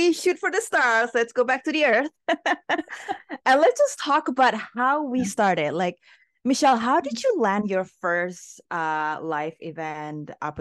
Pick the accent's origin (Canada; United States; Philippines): Canada; from Canada.